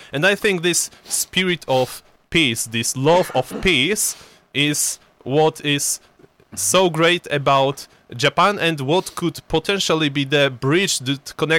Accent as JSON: {"language": "English", "country": "Poland", "said": "and I'm from Poland."}